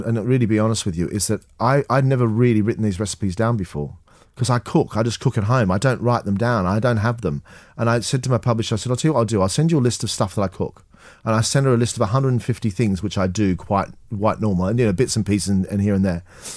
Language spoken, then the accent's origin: English; Australia; as a kid growing up in Australia, we had fruit trees in the garden.